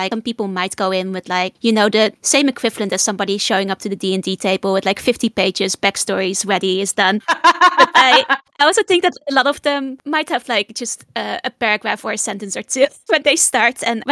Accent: Netherlands; accent: mix, mostly Dutch; also born or lived in England; I was born in the Netherlands. Mm-hmm. I've lived there most of my life. Mm-hmm. Though I actually have a dual nationality. Mm. My mother is British. I also spent some time in England at a boarding school when I was growing up, which is why my accent is such a mix.

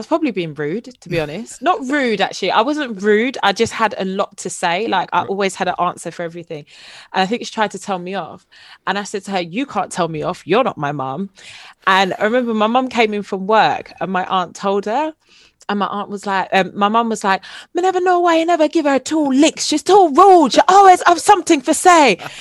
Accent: Jamaica; I'm Jamaican, I'm so proud of my heritage.

